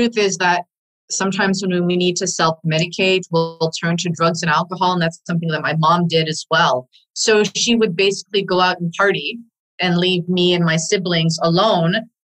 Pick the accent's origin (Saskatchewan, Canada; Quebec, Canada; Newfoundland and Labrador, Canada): Saskatchewan, Canada; Lac La Ronge; also born or lived in Thompson, Manitoba; So I was born in Thompson, Manitoba. I am originally from Lac La Ronge, Saskatchewan, Treaty 6. I'm Cree First Nations.